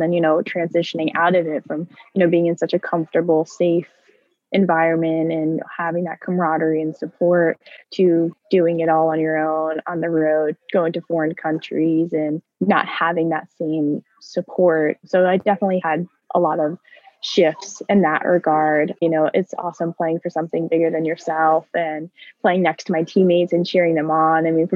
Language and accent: English; Westchester, New York, United States; No, I'm from Westchester. I don't know if you're familiar. I'm in New York, but I've been training here since this summer.